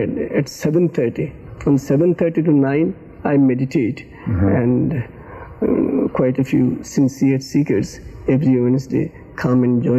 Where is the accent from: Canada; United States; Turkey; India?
India; Religious background, I come from India, and I was born as a Hindu, so Hinduism is my religion.